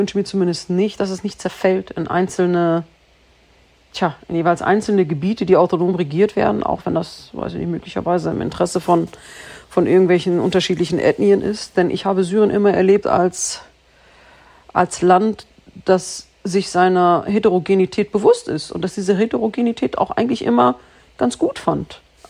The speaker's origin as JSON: {"language": "German", "country": "Germany", "said": "ich bin Deutsche mit syrischem Migrations- oder Deutsche mit syrischen Wurzeln, was ich immer noch sage"}